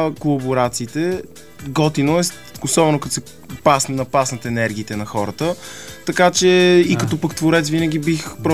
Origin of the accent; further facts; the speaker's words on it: Sofia, Sofia City, Bulgaria; Аз съм от София